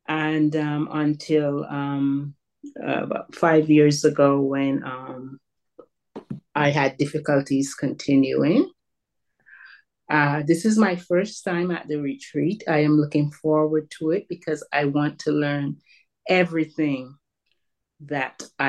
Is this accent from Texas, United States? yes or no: yes; Houston, Texas, United States; I am from Houston, Texas.